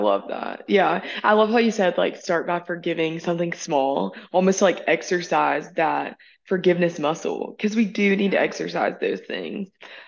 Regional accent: Alabama, United States; Growing up in Alabama, like, you know, we live in the Bible Belt.

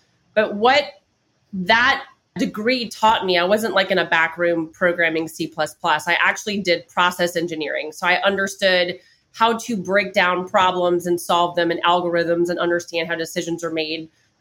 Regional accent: New Orleans, Louisiana, United States; And I'm from New Orleans and we're very eclectic.

